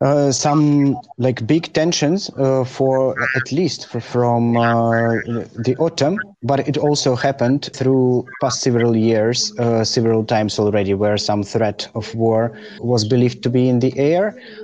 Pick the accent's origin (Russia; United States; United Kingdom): Russia; English is a second language; now in Kyiv, Ukraine; I am an anarchist from Russia, currently living in Kiev and staying in Kiev.